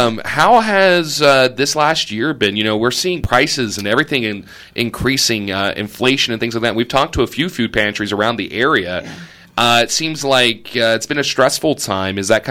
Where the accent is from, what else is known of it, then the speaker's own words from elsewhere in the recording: Emporia, Kansas, United States; as a proud Emporian, never thought I'd get to have my artwork on display in my hometown.